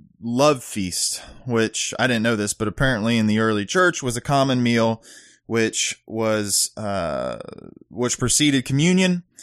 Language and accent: English; the South, United States; Now, growing up in the South, I've often heard revivals called for, right?